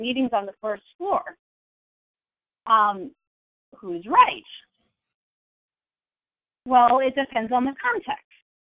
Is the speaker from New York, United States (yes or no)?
yes; New York, United States; accent: Central New York; I sound like I'm from Central New York because I am. But every once in a while, I will also say something that makes me sound Canadian because I spent a lot of time there.